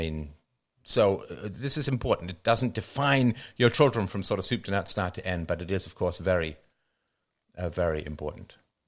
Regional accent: London, United Kingdom; I grew up in London

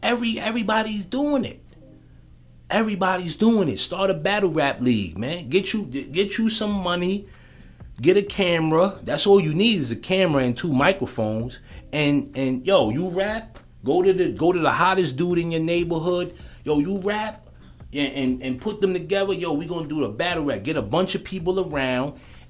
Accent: Queens, New York, United States; I'm from South Jamaica, Queens. Rockaway 140th, 155, God Brewer, the North Conduit, Kennedy Plaza. That's where I'm from. Type in Kennedy Plaza. I grew up in them buildings.

